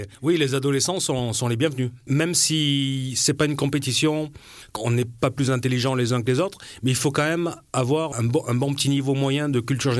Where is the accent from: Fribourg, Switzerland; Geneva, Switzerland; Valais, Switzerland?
Valais, Switzerland; Collombey-Muraz; puisque moi, je suis de Colombey-Murat.